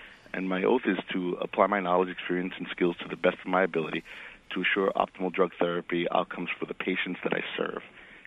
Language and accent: English; New York, United States; Well, I was born and raised in Inwood, and I've been active for many decades.